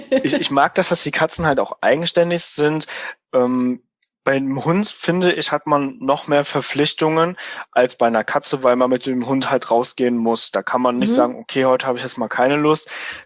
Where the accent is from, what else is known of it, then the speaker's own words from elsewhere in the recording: Fürth, Bavaria, Germany; also born or lived in Cologne; ich bin hier zwar aufgewachsen und lebe hier schon immer, aber geboren bin ich in Köln.